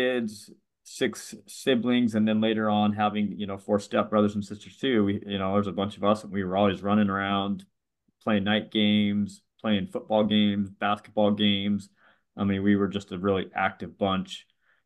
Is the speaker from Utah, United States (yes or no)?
yes; Provo, Utah, United States; I grew up in a small town called Provo, Utah. And so sadly, you know, I grew up my whole life pretty much in the foothills, the Indian Hills.